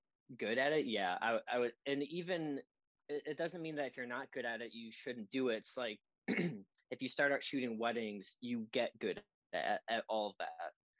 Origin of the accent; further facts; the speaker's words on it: Ohio, United States; And we're both from Ohio.